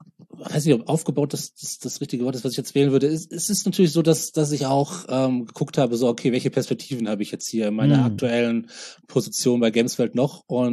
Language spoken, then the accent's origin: German; Oberhausen, North Rhine-Westphalia, Germany; Ich hatte kurz vorher in Oberhausen, in meiner Heimatstadt, einen neuen Freundeskreis erschlossen.